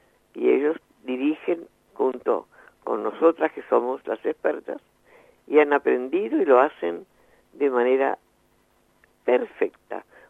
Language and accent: Spanish; Argentina; todos somos argentinos y vivimos en este país